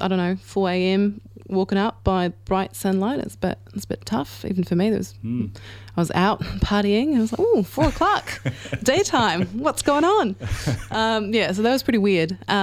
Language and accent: English; France; Yeah, so I grew up in France, so in Europe